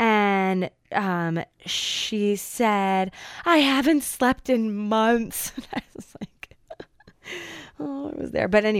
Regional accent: Chicago, Illinois, United States; I'm from Chicago.

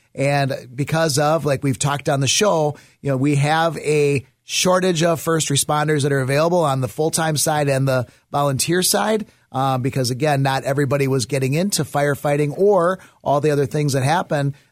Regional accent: Butler, United States; our last sprinkler saves come from my former fire department in my hometown.

